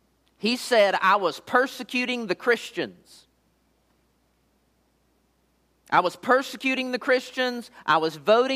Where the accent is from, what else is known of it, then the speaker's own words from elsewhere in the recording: Alvarado, Texas, United States; I grew up in Alvareda, Texas. It's about 25 miles south of Fort Worth, the intersection of I-35 and Highway 67 in Johnson County.